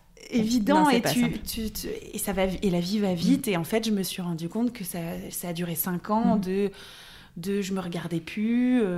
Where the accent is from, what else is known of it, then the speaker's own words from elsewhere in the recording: Lille, Hauts-de-France, France; moved away as an adult; now in Paris, France; j'étais à Paris, j'ai quitté Lille, je me suis retrouvée toute seule en appartement